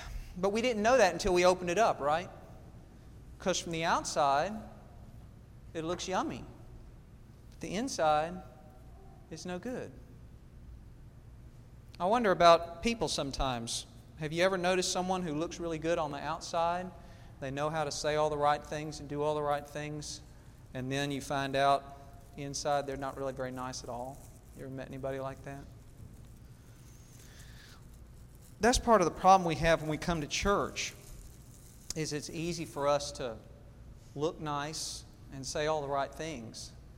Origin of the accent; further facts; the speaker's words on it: Georgia, United States; How many people say pecan? Only me? I'm from South Georgia. Okay, I guess that's the only way we say it.